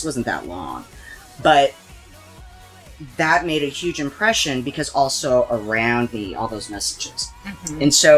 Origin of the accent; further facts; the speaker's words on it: Flint, Michigan, United States; So I'm from Flint, Michigan. And then Grand Rapids is over there, so this is only like an hour and a half, 2 hour drive.